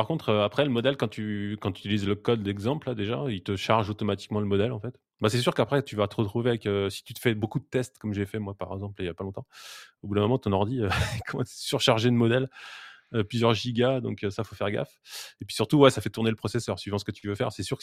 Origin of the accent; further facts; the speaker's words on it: France; en tant que français, c'est le langage